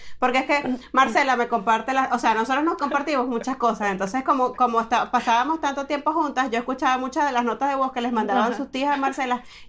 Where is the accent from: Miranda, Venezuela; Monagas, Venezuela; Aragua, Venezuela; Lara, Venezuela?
Monagas, Venezuela; Maturín; yo soy de Maturín, al oriente, al nororiente de Venezuela.